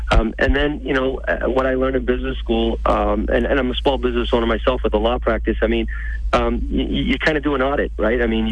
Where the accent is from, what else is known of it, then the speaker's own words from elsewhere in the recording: Brockton, Massachusetts, United States; That's how it was when I grew up in Brockton.